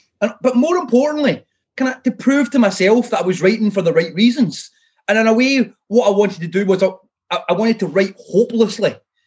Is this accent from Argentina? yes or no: no; Airdrie, Scotland, United Kingdom; So I made a kind of vow as a child that one day I would write a book about Airdrie, about growing up in Airdrie, that was magical, positive, poetic, optimistic, affirmative, and reflected my true experience of that place.